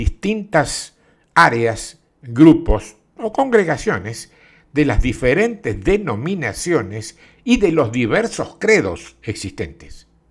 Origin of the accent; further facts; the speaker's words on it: Argentina; aquí en mi país, en Argentina